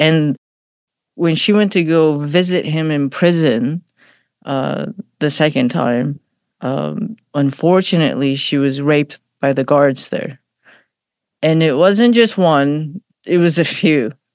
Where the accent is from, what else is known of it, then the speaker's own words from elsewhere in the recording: Iran; I was born in Iran, so I didn't grow up in the States. In Iran, I was born at a time where Iran and Iraq were at war.